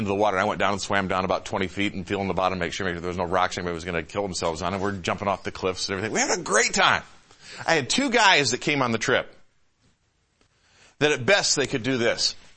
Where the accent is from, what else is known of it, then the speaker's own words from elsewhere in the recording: Michigan, United States; everybody I knew when I was a kid, I grew up in Michigan, Great Lakes and everything else, everybody knew how to swim.